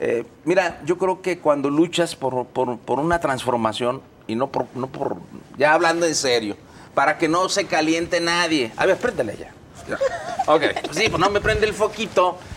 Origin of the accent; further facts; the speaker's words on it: Jalisco, Mexico; cuando habría que hacerse una pregunta como jaliscienses y como mexicanos.